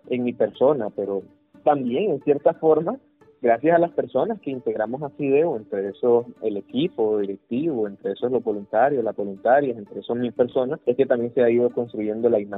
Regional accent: Nicaragua; now in Costa Rica; siendo nicaragüenses exiliados, desterrados de un país que no te da la garantía, estar inscritos en Costa Rica

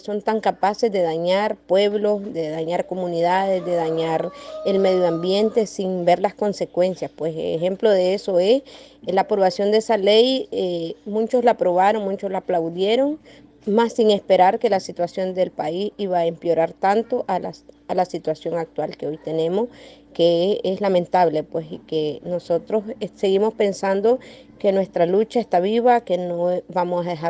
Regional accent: Nicaragua; somos los nicaragüenses que tenemos que luchar para el retorno de la democracia en Nicaragua.

